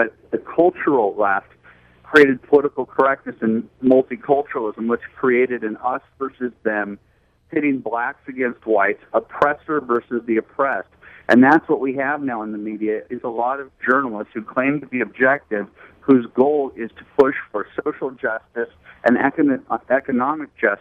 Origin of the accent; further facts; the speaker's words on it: Los Angeles, California, United States; I call myself in the book a default liberal, growing up in Brentwood, going to a prep school in West Los Angeles with the studio executive's kids